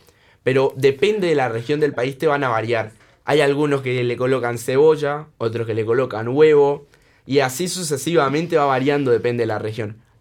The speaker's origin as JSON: {"language": "Spanish", "country": "Venezuela", "said": "Yo digo, sí soy venezolano, pero sí soy atípico."}